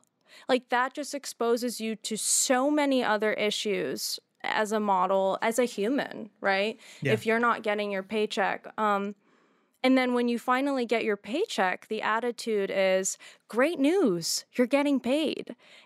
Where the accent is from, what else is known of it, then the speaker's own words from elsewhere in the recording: Massachusetts, United States; I don't fall into this category because I'm from Massachusetts